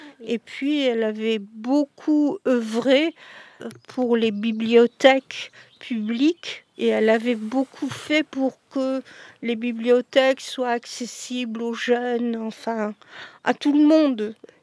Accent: Châtillon, France; je suis de Châtillon. Je connais pas bien les gens de Minglon.

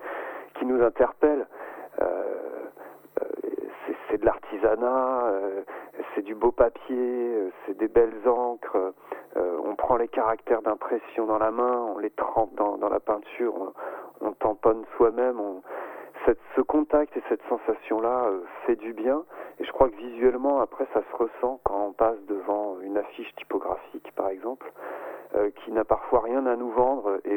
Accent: Chabeuil, Auvergne-Rhône-Alpes, France; on est de Chabeuil, parce que certainement j'habite Château-Double

